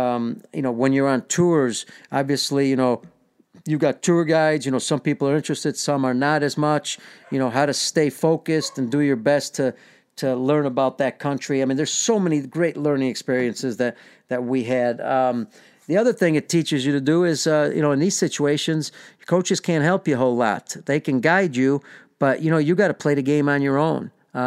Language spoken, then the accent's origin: English; United States; as an American going overseas, obviously everybody's trying to beat you